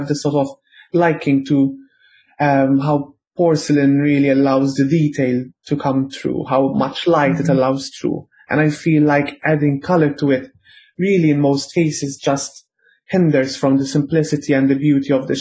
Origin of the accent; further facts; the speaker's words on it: Paola, Malta; I grew up in Paula, and we have the cemetery there